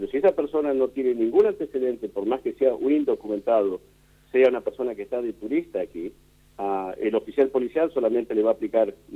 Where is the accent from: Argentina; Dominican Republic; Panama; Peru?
Argentina; Bahía Blanca, Buenos Aires Province; born there; Sí, yo nací en Argentina, en Bahía Blanca.